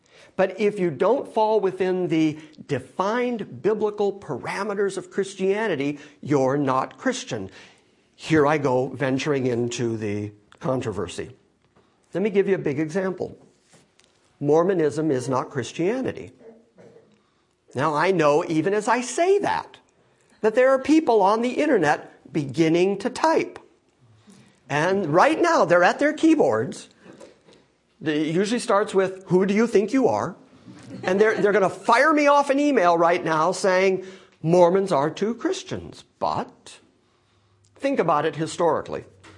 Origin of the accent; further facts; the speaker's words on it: Ireland; because I'm Irish.